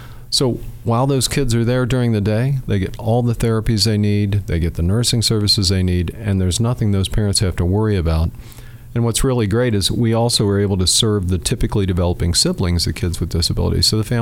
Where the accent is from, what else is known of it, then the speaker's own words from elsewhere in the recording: Cincinnati, Ohio, United States; now in Dayton, United States; And, you know, I came here to Dayton from Cincinnati, and they have the largest rubber duck race in the world.